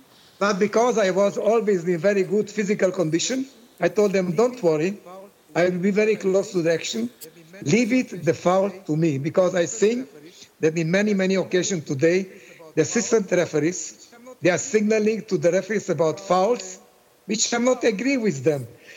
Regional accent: Hungary; first language Hungarian; English is a second language; I speak Hungarian, it's my mother language.

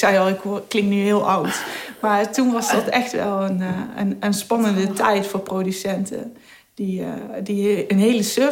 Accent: Eindhoven, North Brabant, Netherlands; Dus ik kom uit Eindhoven

